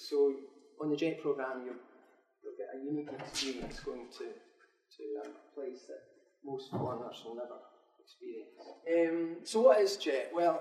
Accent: Scotland, United Kingdom; now in London, United Kingdom; I'm from Scotland, of course. I'm 28 now and I work at the Japanese Embassy in London.

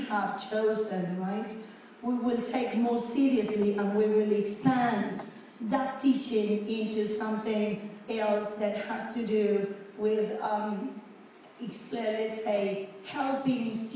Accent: Tierra del Fuego, Argentina; English is a second language; I come from Tierra del Fuego in Argentina, right?

